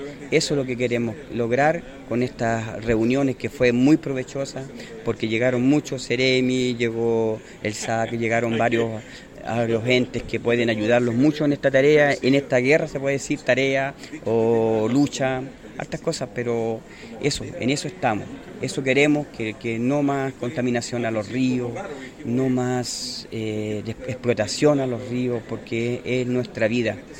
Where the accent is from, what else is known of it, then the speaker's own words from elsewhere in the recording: Curacaví, Santiago Metropolitan Region, Chile; Yo me crié, fui criado, nacido en Curacaví, yo me crié con mi río